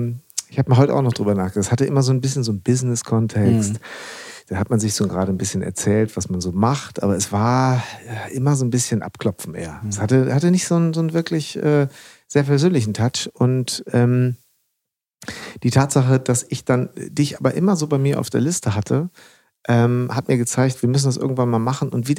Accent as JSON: {"language": "German", "town": "Münster", "region": "North Rhine-Westphalia", "country": "Germany", "tie": "born or raised there", "said": "in meiner Heimatstadt in Münster."}